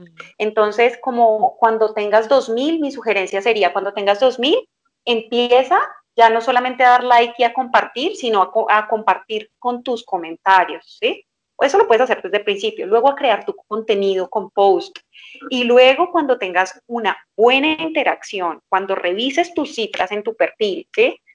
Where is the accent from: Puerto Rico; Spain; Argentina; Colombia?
Colombia; now in Mexico; México porque es donde estoy y quiero estar, y Colombia pues porque soy de Colombia y podría trabajar y regresarme a trabajar allá en cualquier momento.